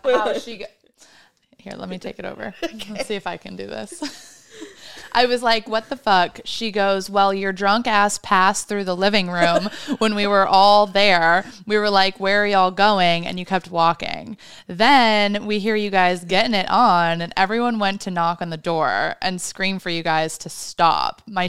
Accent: Midwest, United States; but I am also from the Midwest, so I guarantee you it was fucking happening left and right.

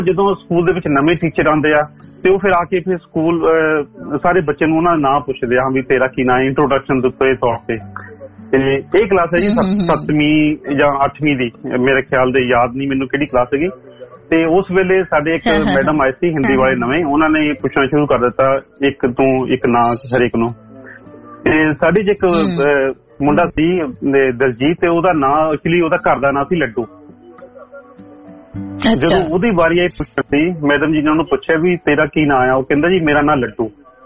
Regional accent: Virk, Punjab, India; ਸਾਡਾ ਪਿੰਡ ਸੀ ਜੀ ਫਗਵਾੜੇ ਦੇ ਕੋਲ, ਪਿੰਡ ਵਿਰਕ, ਤੇ ਮੇਰਾ ਬਚਪਨ ਉੱਥੇ ਬੀਤਿਆ।

